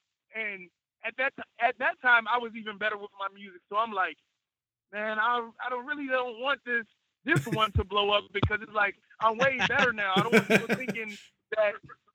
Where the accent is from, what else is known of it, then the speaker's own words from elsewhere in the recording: Hopewell, Virginia, United States; You know, I'm from Hopewell, Virginia. Frank's from Petersburg. It's like right next to each other, and we're also rivalries.